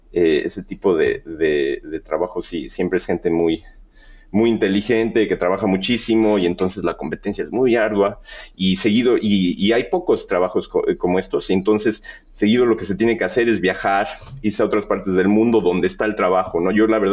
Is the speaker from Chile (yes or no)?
no; Mexico City, Mexico; Y yo, la verdad, soy de la Ciudad de México, una ciudad gigante